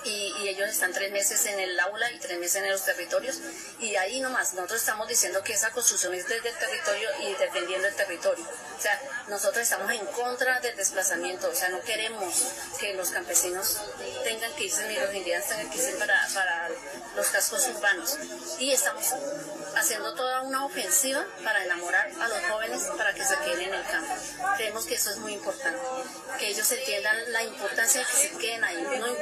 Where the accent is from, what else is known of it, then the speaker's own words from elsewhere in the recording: Colombia; Estamos alimentando a Colombia, casi el 60% de los alimentos los producen los campesinos colombianos. Y somos pocos.